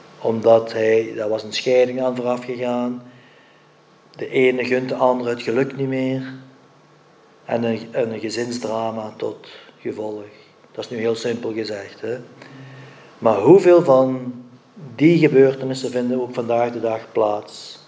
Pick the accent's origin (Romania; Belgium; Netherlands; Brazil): Belgium; ik kom van België, maar ik denk in Nederland zou het niet anders zijn